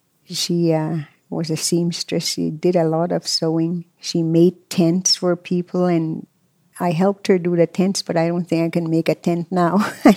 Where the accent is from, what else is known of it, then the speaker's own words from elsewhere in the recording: Goodfish Lake, Alberta, Canada; I'm from the Goodfish Lake Reserve in Alberta. I'm a Cree person, and I was born to a family of 8 children